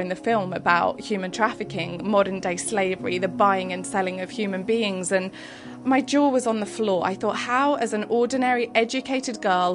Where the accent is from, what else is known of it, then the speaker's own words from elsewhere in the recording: Lapland, Finland; I grew up in Lapland in Finland in the snow, skiing.